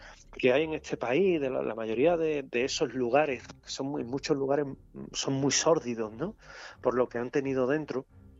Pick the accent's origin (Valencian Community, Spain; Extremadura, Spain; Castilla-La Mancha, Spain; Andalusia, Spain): Andalusia, Spain; accent: Andalusian; yo con mi típico acento andaluz